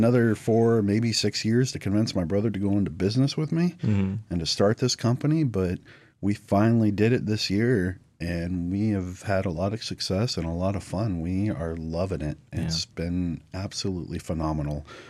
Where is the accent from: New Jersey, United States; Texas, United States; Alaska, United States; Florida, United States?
Alaska, United States; Wasilla; Yeah, so me and my brother, we're born and raised in Wasilla. You know, we're from the area. We grew up, you know, the background, our backyard basically was the Talkeetna Mountains.